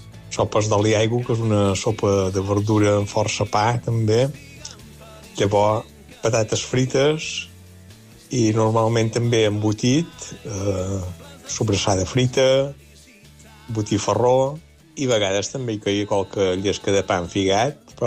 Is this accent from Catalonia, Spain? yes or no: no; Ciutadella, Balearic Islands, Spain; de Ciutadella, i el berenar pagès menorquí consistia bàsicament en pa.